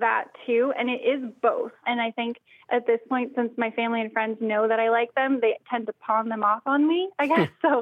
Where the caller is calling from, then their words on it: Las Cruces, New Mexico, United States; I'm calling from Las Cruces, New Mexico.